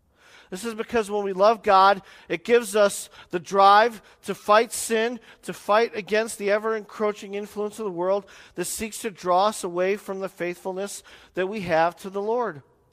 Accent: Chicago, Illinois, United States; I'm from Chicago. And I don't say that to joke.

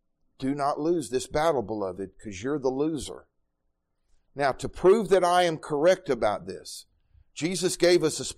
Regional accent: Dallas, Texas, United States; also born or lived in Mississippi; And until we moved to Mississippi, I never knew anything about poverty. Everybody I grew up with in Dallas was wealthy.

